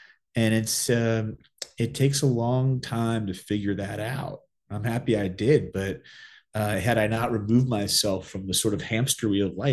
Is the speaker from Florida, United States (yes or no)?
no; Washington, United States; I need to figure out who I am beyond my name, beyond this bubble I grew up in Washington, and just walk away from this for a little bit.